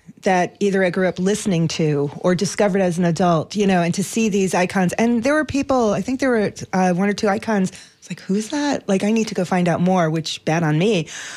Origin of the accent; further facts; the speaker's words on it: New York, United States; I mean, New York is not perfect. I grew up in New York. It's not a perfect place.